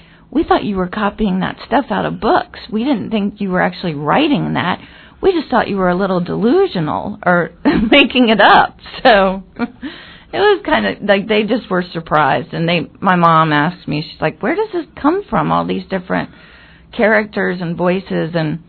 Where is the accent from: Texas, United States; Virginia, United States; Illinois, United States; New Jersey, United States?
Virginia, United States; Chester; And actually grew up in Chester, Virginia, in a very blue-collar household.